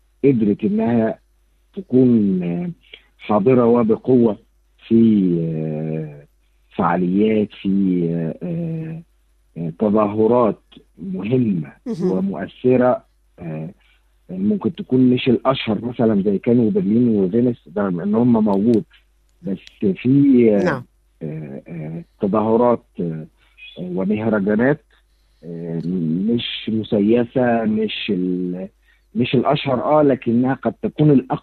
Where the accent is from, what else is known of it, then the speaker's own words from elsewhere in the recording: Egypt; فأنا الأول كانت الساحة بتاعت أنا بس كمصري